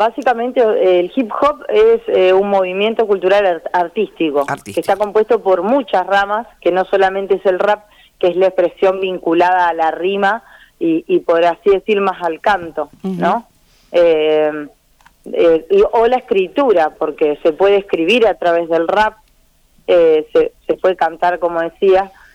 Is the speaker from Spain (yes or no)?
no; Barranquitas, Santa Fe, Argentina; Yo vengo de Barranquitas, un poquito más al norte, centro norte de Santa Fe